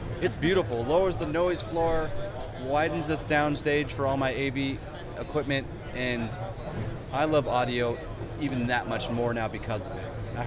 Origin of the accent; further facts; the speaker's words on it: United States; It is for me because I'm American.